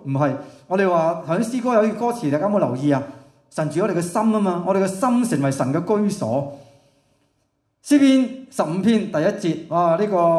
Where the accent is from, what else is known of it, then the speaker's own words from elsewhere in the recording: Hong Kong; 我哋香港人咧好重要系有瓦遮头系嘛？